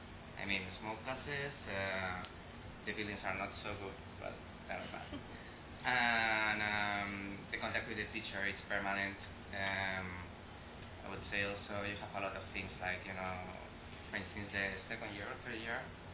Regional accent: Spain; from Spain. As you said, I just graduated.

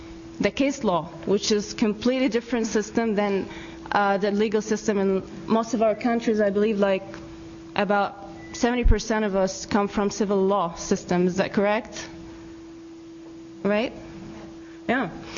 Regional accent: Egypt; from Egypt.

